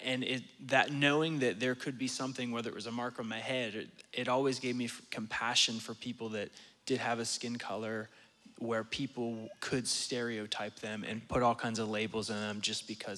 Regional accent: Pennsylvania, United States; first language Romani; But yeah, I grew up in Pennsylvania in the gypsy culture. We spoke Rumness, that language.

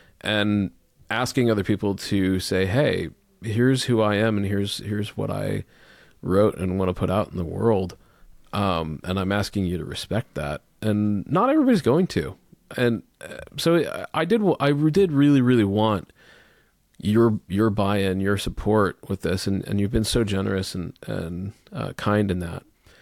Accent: Omaha, Nebraska, United States; I grew up, you know, as an Indian kid in a class in West Omaha, elementary school in West Omaha

